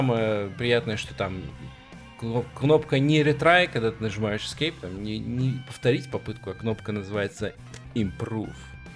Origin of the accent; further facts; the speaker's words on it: Belarus; Я из Беларуси, например.